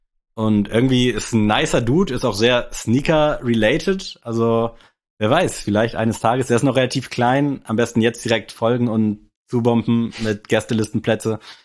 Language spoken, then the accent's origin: German; Berlin, Germany; ich bin ein Berliner